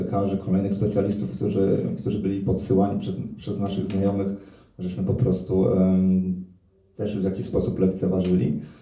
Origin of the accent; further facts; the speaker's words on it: Warsaw, Masovian Voivodeship, Poland; Natomiast ja osobiście pochodzę z Warszawy